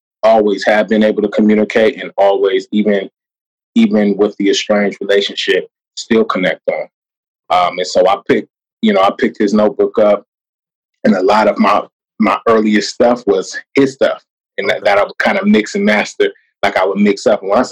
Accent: Sacramento, California, United States; and then to be honest, like in growing up in South SAC, bro, like and growing up and at the time period that I grew up

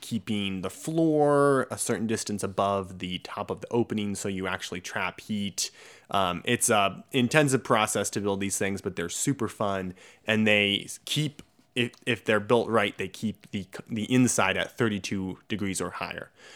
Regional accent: New Hampshire, United States; And yes, I'm from New Hampshire

